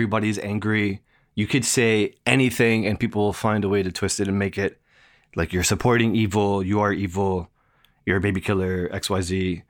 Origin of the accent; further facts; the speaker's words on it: East Coast, United States; Hi. I am a staff writer for Slate magazine. I am a Muslim Egyptian American. I grew up in the East Coast.